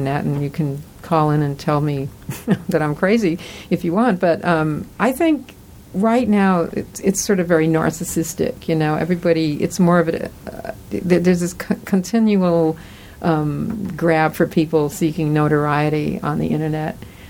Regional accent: New York, United States; also born or lived in New England; I know I had it big time because I grew up in New York and New England, and much as I loved it back there, I wanted to see something else.

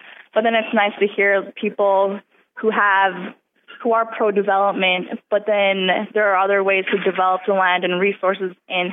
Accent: Alaska, United States; I'm from Bristol Bay

